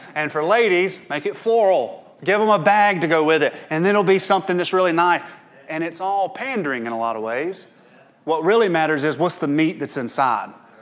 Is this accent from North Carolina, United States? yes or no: no; Campobello, South Carolina, United States; But he let the cat out of the bag and told you I was from Campobello.